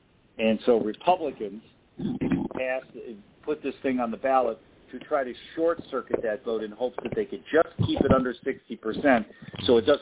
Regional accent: Ohio, United States; what's happening in my home state of Ohio today.

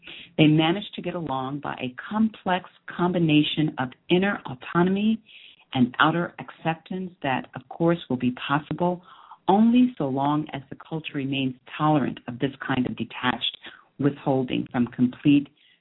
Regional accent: United States; I am definitely American, definitely proud in the sense that it is part of a part of my inheritance, if you will.

